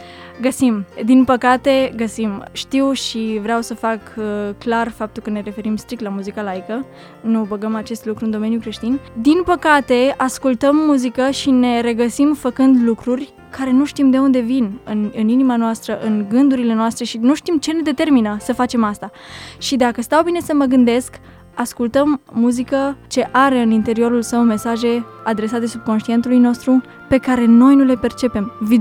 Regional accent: Romania; Eu provin din Sud, de unde toată lumea știe că este o lume așa mistică

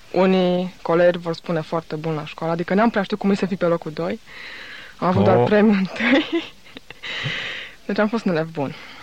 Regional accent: Alba Iulia, Alba County, Romania; 19 ani. Sunt studentă la medicină, anul 2 acum. Și vin din Alba Iulia.

